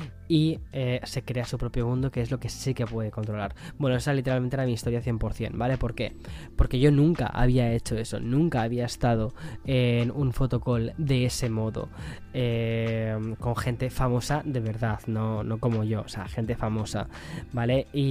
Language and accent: Spanish; Spain; now in New York, United States; vengo de Nueva York, que estoy muy perdido con lo que es la cultura española del quién es quién, ¿no? De mi propio país.